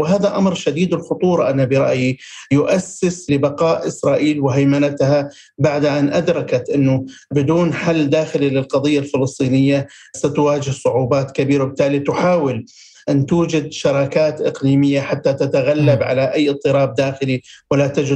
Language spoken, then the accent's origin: Arabic; Jordan; ونحن كأردنيين حقيقة لا نرضى بهذا الشيء.